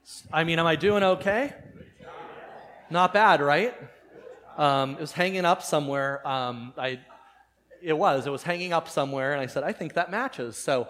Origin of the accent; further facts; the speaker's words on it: San Diego, California, United States; born there; I was born in San Diego to two wonderful, young, energetic parents who had gotten married a couple years earlier in a Catholic church on a hill.